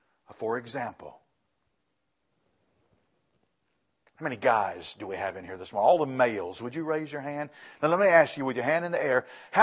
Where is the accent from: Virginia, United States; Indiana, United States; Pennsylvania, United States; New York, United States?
Virginia, United States; Lynchburg; born there; I was born in Lynchburg, Virginia, USA. I didn't choose that.